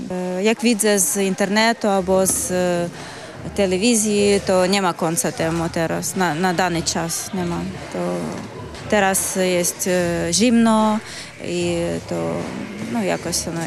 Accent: Odesa, Odesa Oblast, Ukraine; Polish is a second language; now in Poland; Pani z Odesy. Jestem z Odesy, z Ukrainy i mieszkam od 1 marca w Polsce.

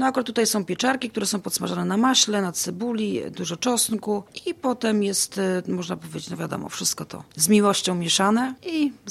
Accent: Radzyń Chełmiński, Kuyavian-Pomeranian Voivodeship, Poland; bo ja ogólnie pochodzę z województwa kujawsko-pomorskiego, z Radzenia Chomińskiego

